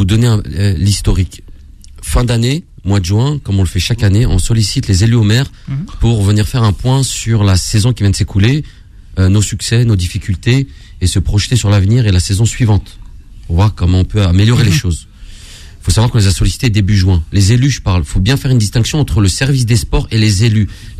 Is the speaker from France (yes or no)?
yes; France; born there; je suis français, je suis né en France